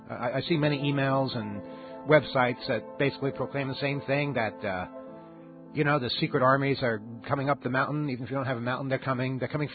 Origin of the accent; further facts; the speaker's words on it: New York, United States; there is a station that I grew up with out on Eastern Long Island